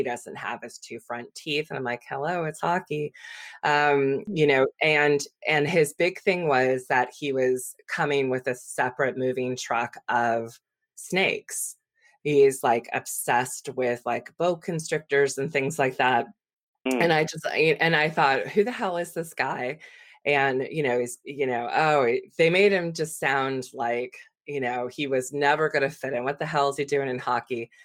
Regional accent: California, United States; So I grew up in the Bay Area.

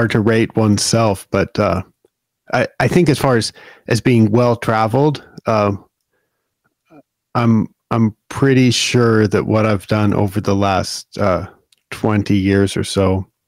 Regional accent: Oregon, United States; Yeah, I'm from Oregon. I grew up in the Willamette Valley, where a lot of the grass seed is produced.

